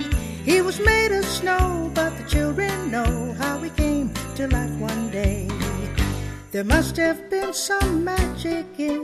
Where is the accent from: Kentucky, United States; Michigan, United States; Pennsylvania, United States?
Michigan, United States; Oh, Frosty. I'm from Michigan. I know him.